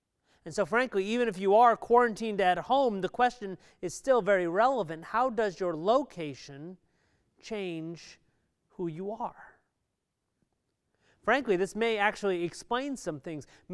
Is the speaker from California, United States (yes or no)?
yes; California, United States; And originally, I'm from San Francisco Bay Area.